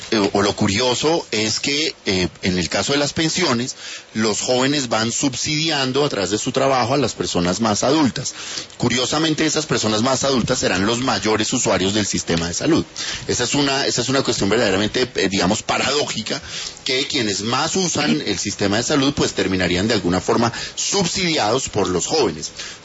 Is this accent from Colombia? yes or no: yes; Colombia; Cada vez somos menos los colombianos que cotizamos a la pensión.